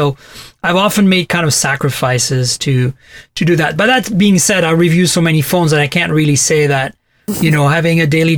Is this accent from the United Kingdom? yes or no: no; Canada; moved away as an adult; now in United States; So as a Canadian who's lived here for about 15, 16 years, I still don't get it sometimes.